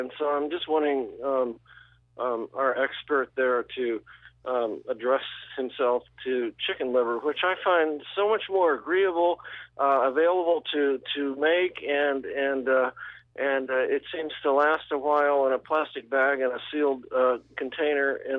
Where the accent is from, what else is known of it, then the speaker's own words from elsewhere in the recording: Mennoniteville, Virginia, United States; Well, you know, the old grandmothers in where I grew up in Mennoniteville, Virginia.